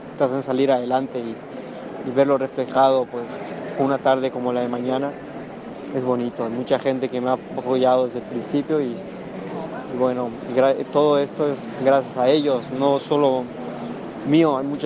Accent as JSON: {"language": "Spanish", "country": "Mexico", "said": "tanto mi Mérida como mi Tabasco, mi México entero"}